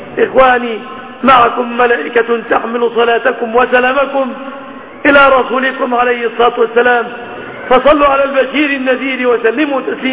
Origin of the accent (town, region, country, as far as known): Egypt